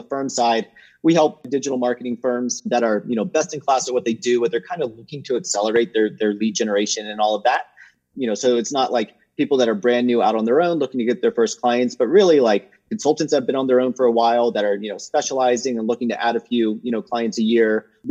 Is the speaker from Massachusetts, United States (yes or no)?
no; Virginia, United States; now in Denver, United States; I was born and raised in Virginia. So I'm a Southern boy at heart, born and raised in the heart of the Shenandoah Valley. I now live in Denver, Colorado